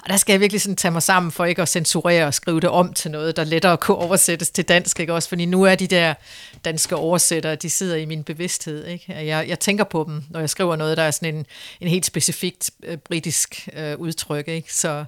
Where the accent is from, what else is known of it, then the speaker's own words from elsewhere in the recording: Copenhagen, Capital Region of Denmark, Denmark; moved away; Men jeg bor ikke i Danmark, så mit ærne har altid været at beskrive min hjemby for britterne og føre dem til København